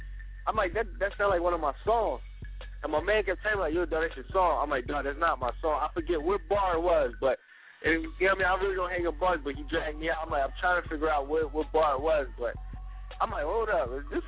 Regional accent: New Jersey, United States; Yeah, I'm originally from Jersey.

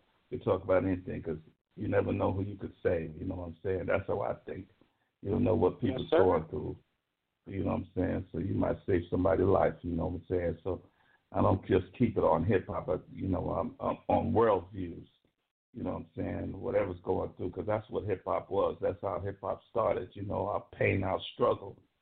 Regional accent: San Francisco, California, United States; from San Francisco, like I said.

